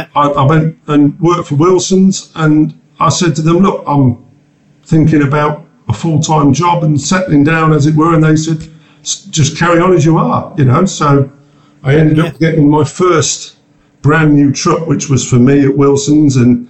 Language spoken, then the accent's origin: English; Northampton, East Midlands, United Kingdom; I'm not Norfolk, I'm not Suffolk, I'm from Northampton